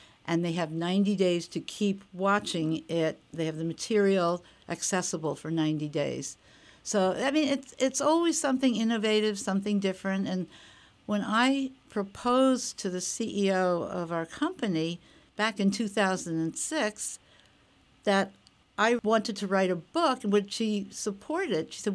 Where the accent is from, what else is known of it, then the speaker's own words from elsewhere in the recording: New York City, New York, United States; born there; I was born in the Bronx